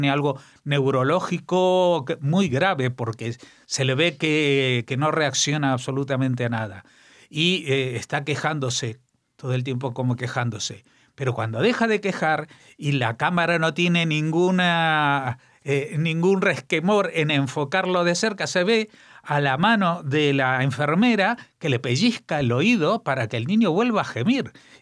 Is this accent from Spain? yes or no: yes; Madrid, Community of Madrid, Spain; porque yo soy judío, yo soy de Madrid